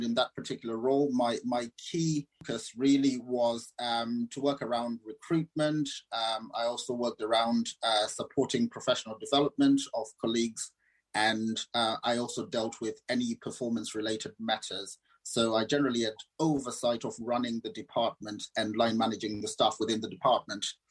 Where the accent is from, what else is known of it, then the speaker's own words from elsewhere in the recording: Zimbabwe; now in United Kingdom; I come from Zimbabwe, and I came to the UK back in 2000. Seems a very long time ago. So I've been here for about 20, 21 years now.